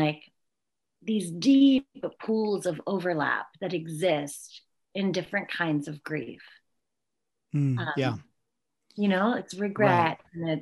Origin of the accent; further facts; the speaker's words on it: United States; all the things that I know that I, as an American civilian, am not supposed to know